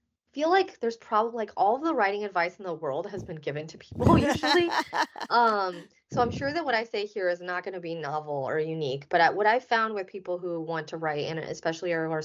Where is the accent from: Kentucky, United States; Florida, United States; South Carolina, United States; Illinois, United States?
Illinois, United States; But I really liked growing up in Illinois in many ways